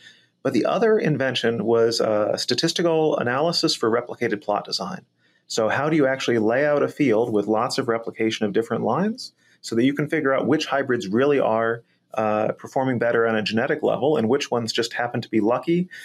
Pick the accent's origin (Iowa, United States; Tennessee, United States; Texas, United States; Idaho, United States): Iowa, United States; Ames; I grew up right there in Ames, Iowa. Went off to both New York and California to study corn before coming back here to the University of Nebraska.